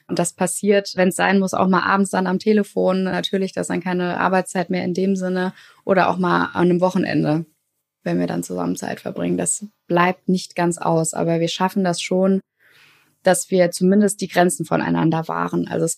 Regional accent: Düsseldorf, North Rhine-Westphalia, Germany; Wir sind beide in Düsseldorf aufgewachsen.

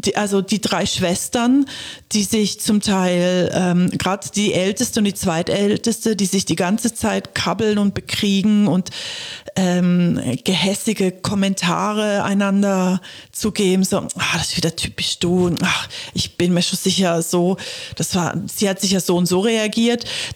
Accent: Germany; ich bin in Deutschland aufgewachsen.

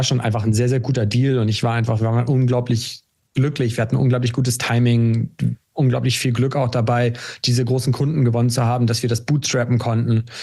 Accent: Hamburg, Germany; Ich bin Hamburger Tech-Unternehmer

